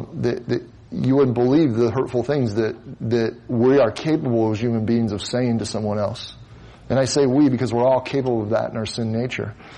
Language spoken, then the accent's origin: English; Midwest, United States; You know, I use the illustration because I'm from the Midwest where we had farms